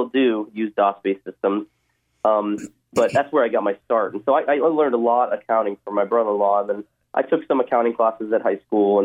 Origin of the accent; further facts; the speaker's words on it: Tempe, Arizona, United States; I'm originally from Arizona, the desert of Arizona, Tempe, Arizona, where my parents were originally Cambodian refugees, and they came to the U.S. in 1981, survived the killing field there. And so I grew up in Arizona